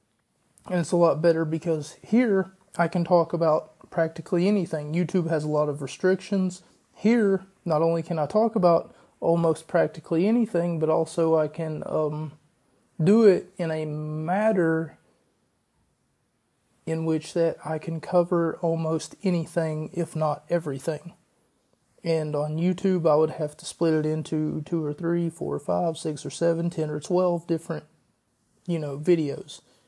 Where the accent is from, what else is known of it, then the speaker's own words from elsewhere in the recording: West Virginia, United States; Charleston, West Virginia, of course, is my hometown. Well, not Charleston specifically, but West Virginia is where I'm from. It's sort of my hometown